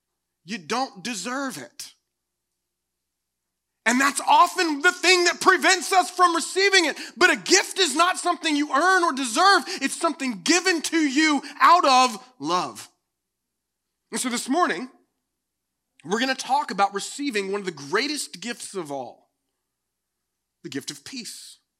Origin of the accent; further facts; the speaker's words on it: the South, United States; Like I grew up in the South and every year my family comes together